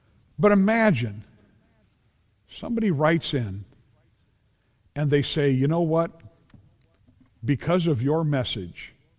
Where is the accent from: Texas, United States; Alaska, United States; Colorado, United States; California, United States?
California, United States; being from that time and growing up in the San Fernando Valley